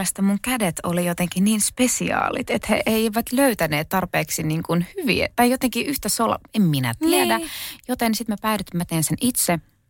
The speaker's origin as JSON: {"language": "Finnish", "town": "Kerava", "region": "Uusimaa", "country": "Finland", "tie": "born or raised there", "said": "No, mä oon syntynyt Keravalla. Ja mun ehkä niin kuin lapsuusmaisemat on just Kerava, kerrostalo, sienimetsät lähistöllä, sitten mummola Oulussa ja sitten Rovaniemellä mökki"}